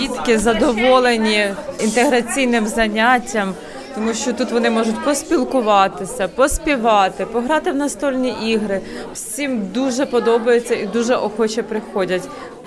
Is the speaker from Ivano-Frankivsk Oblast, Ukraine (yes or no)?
no; Kyiv Oblast, Ukraine; moved away; Ми з України, з-під Києва. Тут майже вже рік